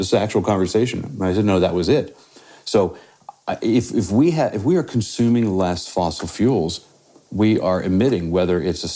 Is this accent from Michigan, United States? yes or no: no; Pennsylvania, United States; say Pennsylvania, my home state